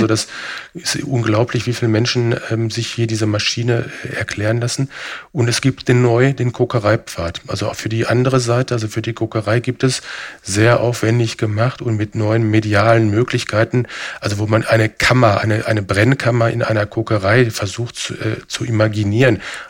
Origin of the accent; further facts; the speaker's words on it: Dortmund, North Rhine-Westphalia, Germany; now in Essen, Germany; hatte ich in Dortmund, ich komme aus Dortmund, in der Nähe von Dortmund-Hörde, wo das Höschwerk war